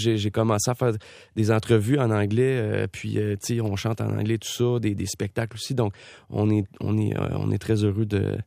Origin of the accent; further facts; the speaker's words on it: Quebec, Canada; first language French; parce que je suis fier d'être Québécois, puis je parle français, c'est ma première langue.